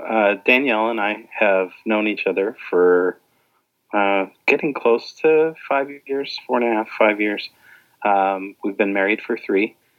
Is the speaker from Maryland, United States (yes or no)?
no; Arizona, United States; now in Boston, United States; I'm originally from Arizona. I went to school at BYU. And then I moved out to Boston a couple of years after graduation.